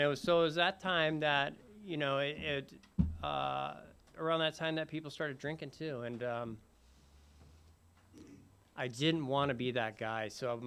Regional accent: California, United States; And so I love this part of town, and growing up in Ocean Beach was great.

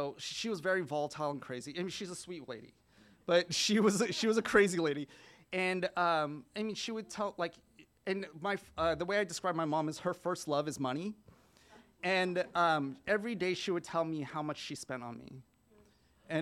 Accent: Palos Verdes, California, United States; So I grew up in Palos Verdes, which is upper class like suburb in Los Angeles, and my parents were Korean immigrants.

